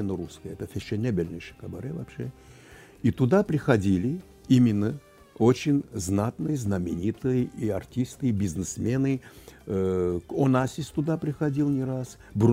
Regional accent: Saint Petersburg, Russia; born there; Санкт-Петербург. Несмотря на то, что я армянин, я не говорю Ереван. Я не родился в Ереване, так же, как мои родители, но Санкт-Петербург.

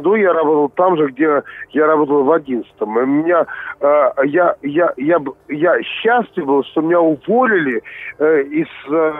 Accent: Rostov Oblast, Russia; Во-первых, я из Ростовской области.

